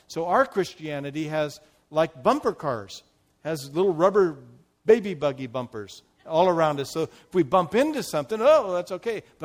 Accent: Portland, Oregon, United States; Now, when I grew up in Portland, Oregon, our city was divided by the Willamette River.

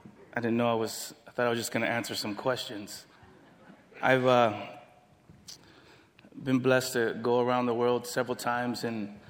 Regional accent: San Diego, California, United States; I grew up here, born and raised in San Diego.

